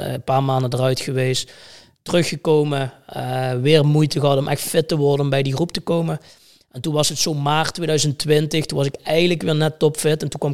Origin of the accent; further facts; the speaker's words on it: Sittard, Limburg, Netherlands; Dus we stonden op de Markt in Sittard, waar ik ben opgegroeid.